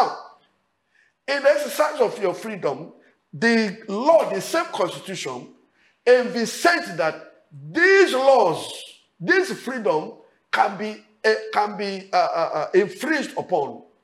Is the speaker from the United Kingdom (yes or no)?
no; Nigeria; The freedom as a Nigerian, I use Nigeria for as a perfect example where we belong.